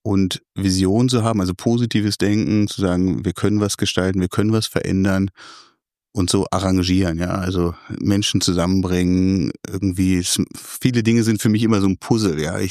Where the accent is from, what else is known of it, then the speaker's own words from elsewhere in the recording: Lower Saxony, Germany; now in Esslingen, Germany; Aus der Nähe von Celle, aus Niedersachsen.